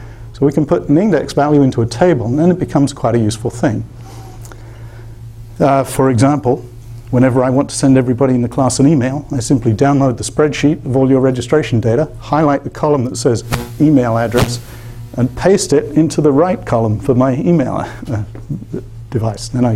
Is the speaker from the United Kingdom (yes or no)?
yes; United Kingdom; now in United States; I never collected baseball cards because I grew up in the United Kingdom, but if I'd have been here, I would have collected them.